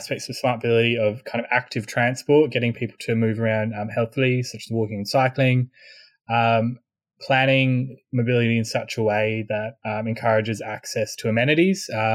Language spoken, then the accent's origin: English; Australia; I'm Australian. I'm currently in Sydney doing a PhD at University of New South Wales at UNSW.